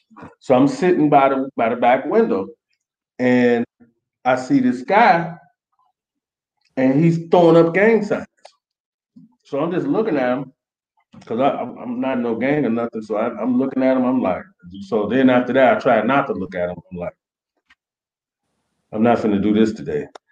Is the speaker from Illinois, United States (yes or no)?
yes; Chicago, Illinois, United States; And it's a big difference from Chicago, because that's, you know, I'm from Chicago.